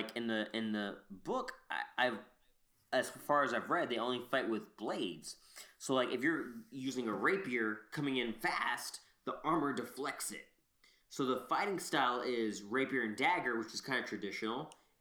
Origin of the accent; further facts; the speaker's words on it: United States; Like, I don't do the metric system because I'm American